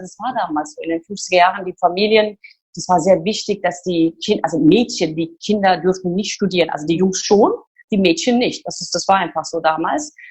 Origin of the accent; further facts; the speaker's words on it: Turkey; So, ich komme ja aus der Türkei, wie du das auch kennst.